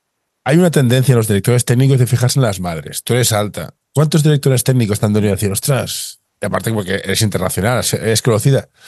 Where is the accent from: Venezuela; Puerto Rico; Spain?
Spain; Catalonia; Yo soy catalán, con lo cual soy muy de las pesetas.